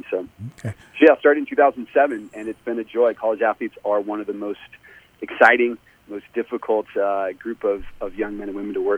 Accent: Phoenix, Arizona, United States; Yeah, I grew up in Phoenix. Sports was what I did with my brothers my whole life.

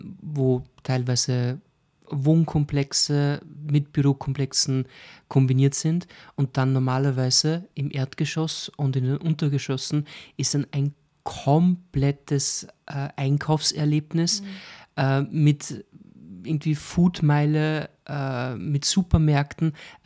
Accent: Austria; Da wird bei uns in Österreich alles zusammenfallen.

